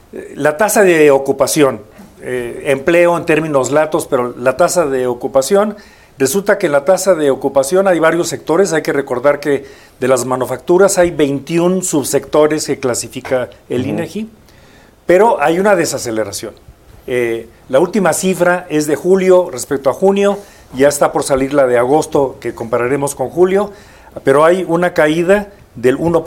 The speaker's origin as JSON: {"language": "Spanish", "region": "Guanajuato", "country": "Mexico", "tie": "born or raised there", "said": "de donde yo soy originario, que es Guanajuato"}